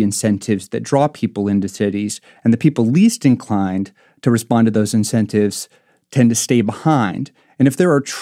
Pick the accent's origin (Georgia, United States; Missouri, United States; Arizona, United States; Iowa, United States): Iowa, United States; Marshalltown; I mentioned my hometown, Marshalltown, Iowa, which is right in the central part of Iowa, a really agricultural region. And Marshalltown's only got 27,000 people in it.